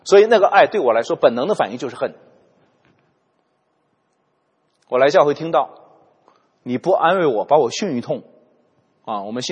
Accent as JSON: {"language": "Chinese", "country": "China", "said": "我们中国人说滴水之恩涌泉相报嘛"}